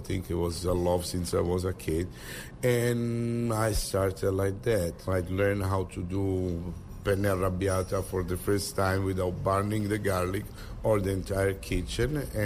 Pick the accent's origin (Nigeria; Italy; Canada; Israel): Italy; moved away as an adult; now in New York, United States; I always thought California, probably because I come from Italy, I like the weather and the girls.